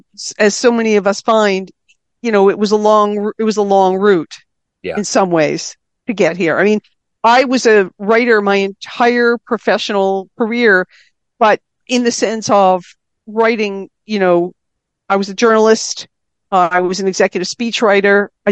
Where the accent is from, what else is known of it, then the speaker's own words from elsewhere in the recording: New Jersey, United States; born there; my parents were born and raised in New Jersey, and although I was born in New Jersey and started life there, we moved around up and down the East Coast bunch.